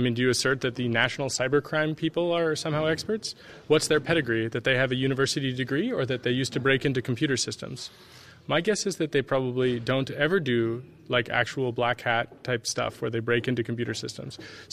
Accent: United States; And you're right, I come from America, and my country is far more messed up than Denmark.

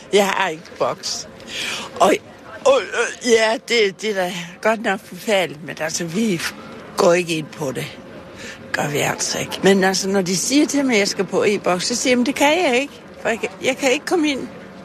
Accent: Gentofte, Capital Region of Denmark, Denmark; Og nu kommer jeg fra Gentofte

